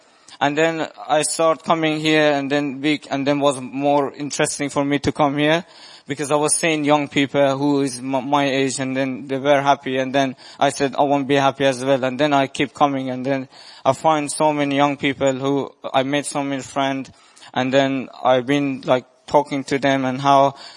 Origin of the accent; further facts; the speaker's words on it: Iran; English is a second language; I'm from Iran.